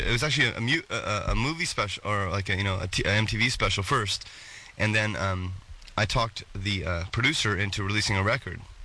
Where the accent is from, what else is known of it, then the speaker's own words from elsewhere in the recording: San Diego, California, United States; I grew up in San Diego.